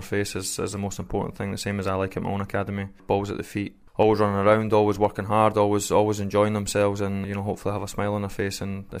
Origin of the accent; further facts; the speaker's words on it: Scotland, United Kingdom; I was growing up in the Borders.